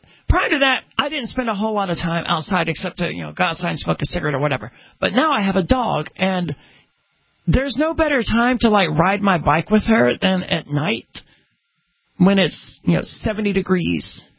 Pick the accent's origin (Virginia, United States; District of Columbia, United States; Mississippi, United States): Mississippi, United States; I'm from Mississippi, which is borderline tropical rainforest.